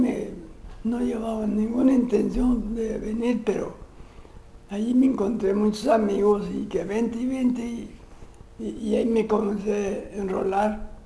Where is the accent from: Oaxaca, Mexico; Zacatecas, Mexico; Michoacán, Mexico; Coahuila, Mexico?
Zacatecas, Mexico; Jerez; born there; Nací en 1922, el mes de junio, el día 9, en Jerez, Zacatecas.